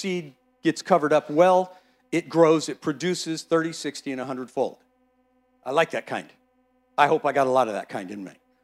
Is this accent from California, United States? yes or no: yes; Morgan Hill, California, United States; When I was young, I grew up in Morgan Hill. And long enough ago that it was a very agrarian society. It was all orchards and fields, and I grew up picking prunes and cutting apricots and picking lettuce and picking walnuts